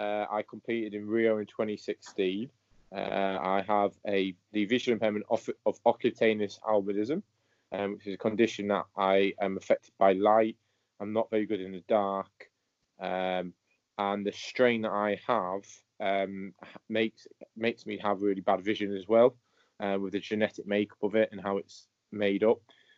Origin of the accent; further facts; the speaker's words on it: Hull, Yorkshire and the Humber, United Kingdom; I'm originally from Hull, but I'm based at the Centre of Excellence, where the Paralympic team is based, alongside with the Olympic team.